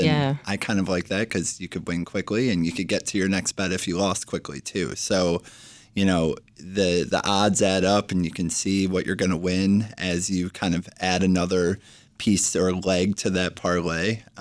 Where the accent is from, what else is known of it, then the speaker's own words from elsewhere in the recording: Chicago, Illinois, United States; I'm from Chicago. I love the Cubs.